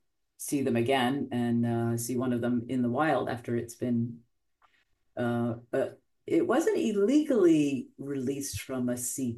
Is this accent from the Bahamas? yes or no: yes; Nassau, New Providence, Bahamas; I am from Nassau in the Bahamas. Grew up boating in these beautiful waters and saw my first dolphin when I was sailing along at probably 12 years old in my sunfish.